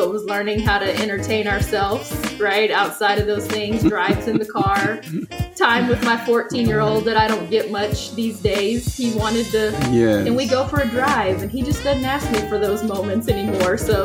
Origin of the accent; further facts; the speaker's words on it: Abilene, Texas, United States; I'm from Abilene originally. Man. Yep. And all my family still lives in Abilene, kind of West Texas area.